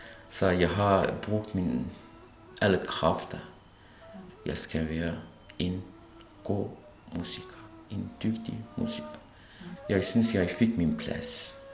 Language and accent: Danish; Istanbul, Turkey; Danish is a second language; also born or lived in Eastern Turkey; now in Denmark; Jeg kommer fra Østtyrkiet, vi kalder som Kurdistan. Jeg har opvokset i Istanbul. Jeg har uddannet som musikkonservatorium i Istanbul.